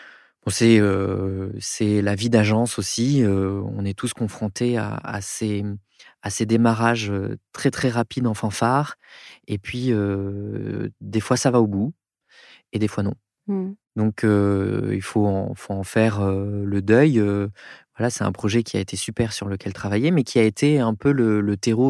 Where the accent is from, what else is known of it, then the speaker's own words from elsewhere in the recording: Bordeaux, Nouvelle-Aquitaine, France; Quand j'étais petit, mes parents avaient acheté une ferme dans l'Entre-deux-Mers en Gironde, puisque moi, je suis originaire de Bordeaux.